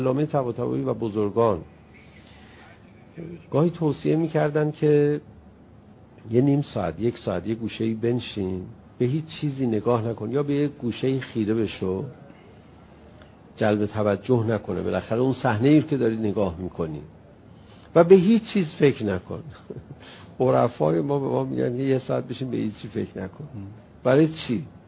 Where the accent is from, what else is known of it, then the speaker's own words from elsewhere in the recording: Iran; به هم برخورد به عنوان یه ایرانی، گفتم من به عنوان یه ایرانی اینو حذف کنم